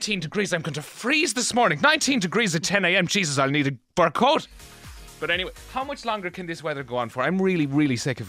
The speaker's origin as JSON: {"language": "English", "country": "Ireland", "said": "As us Irish are wont to do, Kira, especially when we're talking to Americans."}